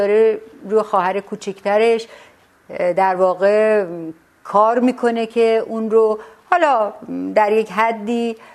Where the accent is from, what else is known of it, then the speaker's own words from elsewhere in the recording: Tehran, Tehran Province, Iran; من کودکیمو حالا اینطوری شروع کنم که تا کلاس سوم ابتدایی تهران بودم، ولی پدرم که کارمند دولت بود